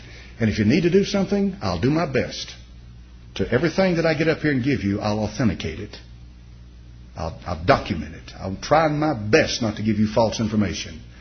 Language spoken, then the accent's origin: English; United States; But I'm not an Australian. I'm not a Canadian. I'm not a Brit. I'm an American. This is the land of my nativity.